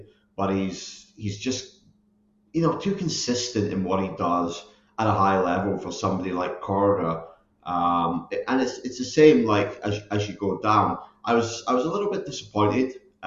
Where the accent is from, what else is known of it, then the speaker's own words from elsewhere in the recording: United Kingdom; being British, we got to the third round